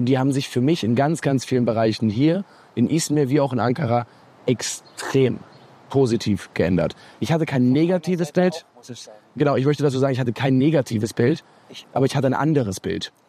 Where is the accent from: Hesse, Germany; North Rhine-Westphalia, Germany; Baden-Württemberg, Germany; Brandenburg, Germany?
North Rhine-Westphalia, Germany; Cologne; Ich bin aus Köln